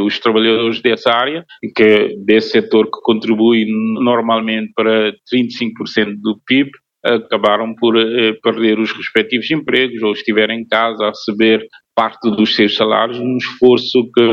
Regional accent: Cape Verde; first language Cape Verdean Creole; Portuguese is a second language; Vais a Lisboa, falas bastante crioulo, que é a nossa língua materna, né?

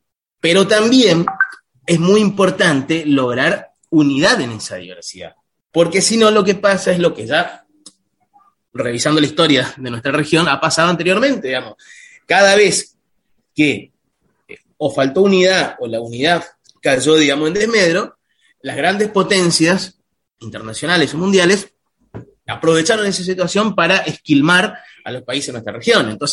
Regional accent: Argentina; lo digo no solo como argentino, sino como latinoamericano

